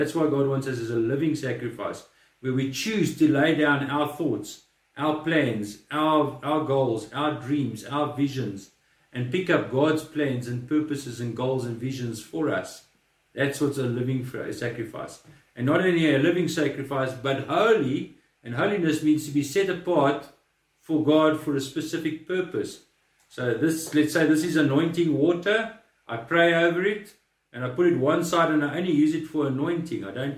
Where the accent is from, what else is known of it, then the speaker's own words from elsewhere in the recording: Mufulira, Copperbelt, Zambia; born there; I was born in a bush. I was born in Mufulira in Zambia. It was in the bush, just a mining town with nothing.